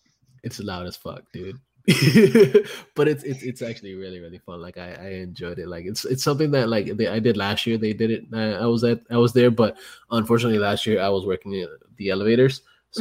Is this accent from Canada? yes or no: no; Bronx, New York, United States; I'm from the Bronx.